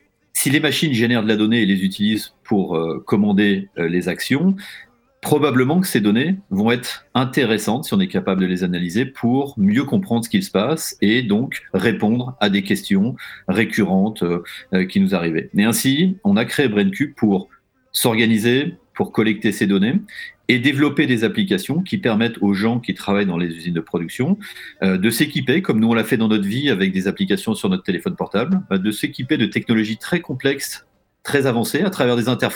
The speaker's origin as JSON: {"language": "French", "town": "Chamalières", "region": "Auvergne-Rhône-Alpes", "country": "France", "tie": "born or raised there", "also_born_or_lived": "Clermont-Ferrand", "said": "moi, je suis né en Auvergne, à Chamalières. J'ai fait un premier parcours jusqu'au bac à Clermont-Ferrand, principalement à Jeanne d'Arc."}